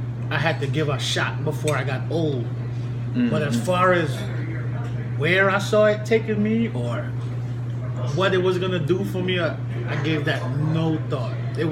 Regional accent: Jamaica; I'm Jamaican. Jamaican parents don't put you out.

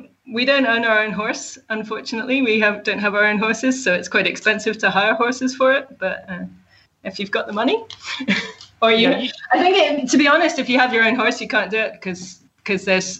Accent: the north of England, United Kingdom; also born or lived in Canada; Originally, I'm from Canada. But I mostly grew up in the north of England.

